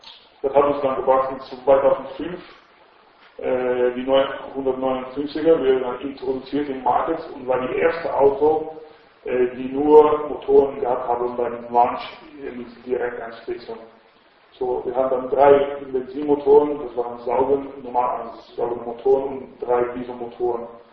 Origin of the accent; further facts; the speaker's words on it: Netherlands; German is a second language; now in Italy; Ich bin Holländer, wie Sie vielleicht hören. Ich arbeite und bin schon seit 85 in Italien